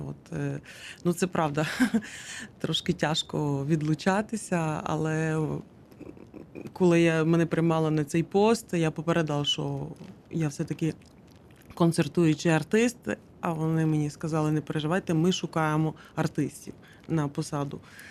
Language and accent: Ukrainian; Ivano-Frankivsk, Ivano-Frankivsk Oblast, Ukraine; в Івано-Франківську, в моєму рідному місті